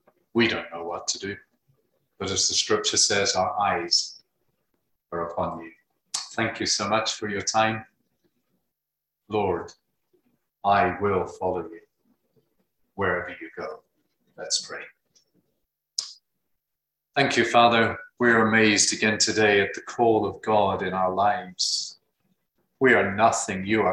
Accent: United Kingdom; also born or lived in Zambia; now in United States; I'm British.

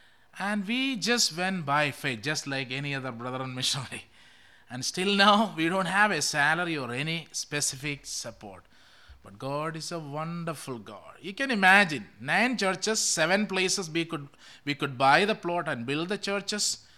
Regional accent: Kerala, India; We come from Kerala. It's a small state. A lot of Christians from first century onwards. So our state is so different from any other state in India.

